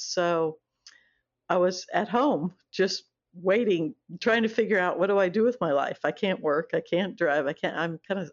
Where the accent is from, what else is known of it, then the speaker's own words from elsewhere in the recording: Southeast, United States; My father was a military pilot, so I grew up mostly in the Southeast.